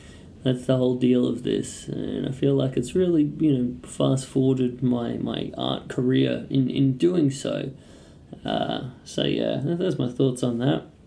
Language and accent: English; Brisbane, Queensland, Australia; now in Sunshine Coast, Australia; I do still classify Brisbane as my hometown, even though I live up here in the hills of the Sunshine Coast these days.